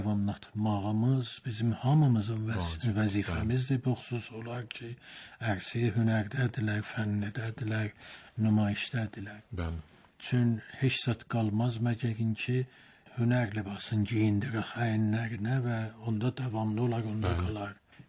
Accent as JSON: {"language": "Azerbaijani", "region": "East Azerbaijan", "country": "Iran", "said": "biz Nobarlıyıq. Nobar məhəlləsi durur"}